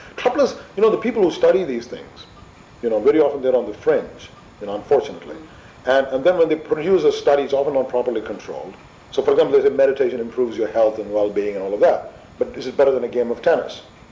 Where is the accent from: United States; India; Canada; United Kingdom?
India; I come from India